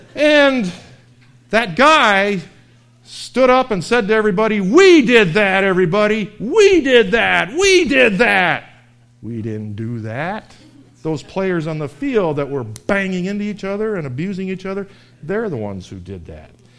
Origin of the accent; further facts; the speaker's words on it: Buffalo, New York, United States; which I'm from Buffalo. I'm used to this.